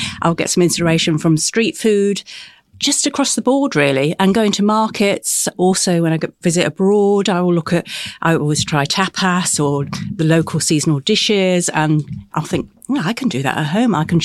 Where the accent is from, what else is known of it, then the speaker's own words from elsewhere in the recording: Alderminster, West Midlands, United Kingdom; We grew up in Alderminster, which is a country village just outside Stratford-on-Avon.